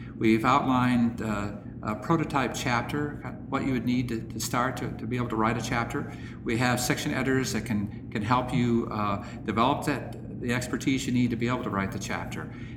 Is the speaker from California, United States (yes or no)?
no; Michigan, United States; And so I returned back to my hometown area in Michigan